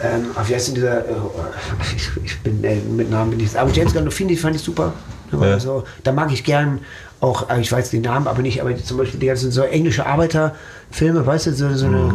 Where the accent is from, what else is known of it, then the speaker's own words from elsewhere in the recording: Herne, North Rhine-Westphalia, Germany; also born or lived in Dortmund; Ich bin in Dortmund nur geboren. Ich bin in Pott groß geworden. In Herne. Ja, okay. In Wanne-Eickel und in Herne aufgewachsen, zur Schule gegangen.